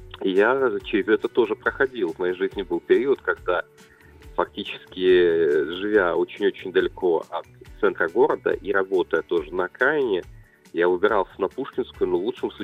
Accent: Rostov-on-Don, Rostov Oblast, Russia; also born or lived in Saint Petersburg; я на самом-то деле родился в городе Ленинграде. Угу. И моя семья сюда переехала, когда мне было уже примерно лет 8.

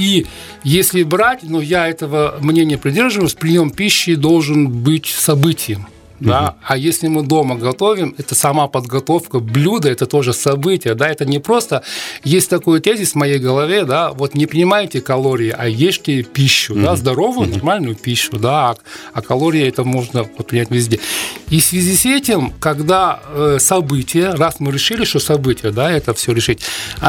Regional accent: Tashkent, Uzbekistan; now in Russia; Я родом из Ташкента, я узбек, я родился в Ташкенте, но в 90-е годы, ну, пресловутые 90-е годы, да, судьба меня занесла в Россию.

